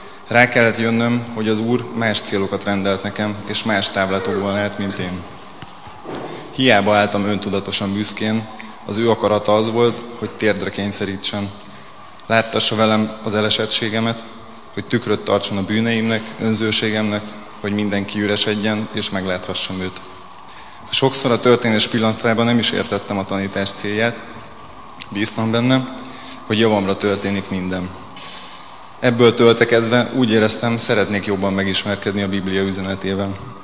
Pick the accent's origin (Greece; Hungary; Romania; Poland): Hungary; Békásmegyer, Budapest; born there; 1983-ban születtem Vékesmegyeren, és jelenleg is itt élek.